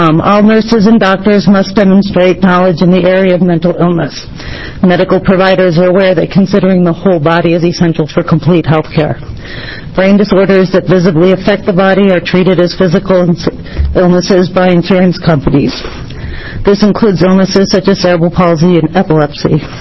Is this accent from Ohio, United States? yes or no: no; Salem, Oregon, United States; from Salem.